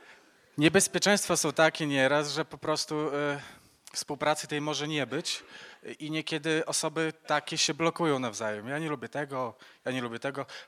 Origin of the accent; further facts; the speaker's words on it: Hajnówka, Podlaskie Voivodeship, Poland; pochodzę z Hajnówki, z kościoła, gdzie pastorem jest Michał Sikorski.